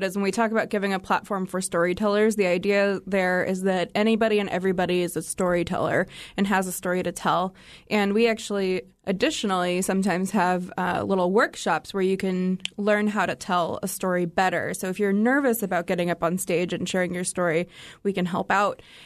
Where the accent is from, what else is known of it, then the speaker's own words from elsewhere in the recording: Oregon, United States; And so I grew up in Central Oregon.